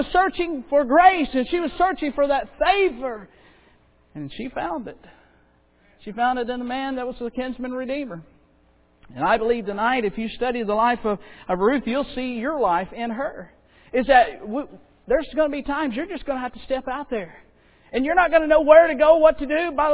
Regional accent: Florida, United States; I was raised in Florida. We were raised right behind, there was a cotton field, and then there was a wheat field.

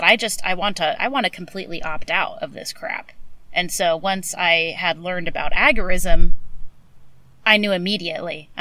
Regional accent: California, United States; But then I'm also from California where everyone is very blue.

